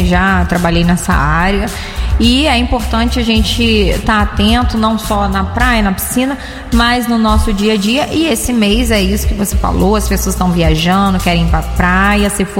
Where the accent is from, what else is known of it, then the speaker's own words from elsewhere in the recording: Carmo, Rio de Janeiro, Brazil; a galera lá da minha cidade do Carmo